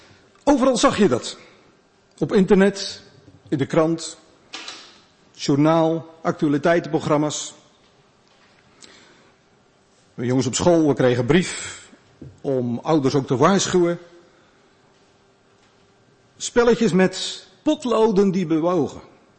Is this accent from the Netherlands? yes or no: yes; Netherlands; Als westerling, opgegroeid in Nederland, lach je er in eerste instantie een klein beetje om.